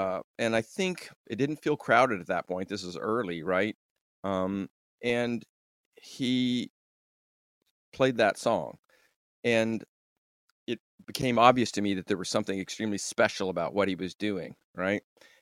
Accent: Juneau, Alaska, United States; Like our story was the bass player and I came from Juneau, Alaska. And I think we're like right off the turnip truck from Juneau, Alaska.

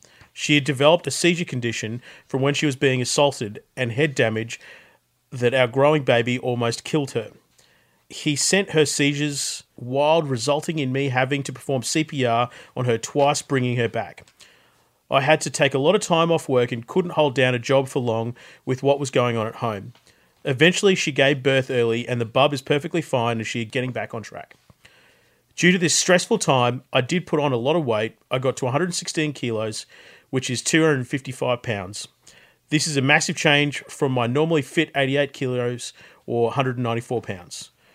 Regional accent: Australia; how I was brought up in Australia.

